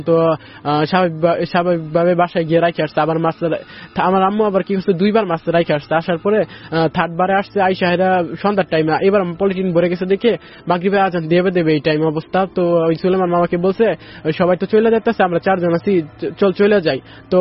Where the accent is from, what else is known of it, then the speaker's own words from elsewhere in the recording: Mohakhali, Dhaka Division, Bangladesh; আমি মহাখালী থেকে এসেছি।